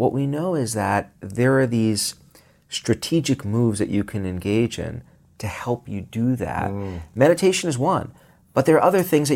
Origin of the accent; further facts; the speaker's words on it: Brooklyn, New York, United States; where I grew up in Brooklyn, parks, green spaces were synonymous with getting mugged.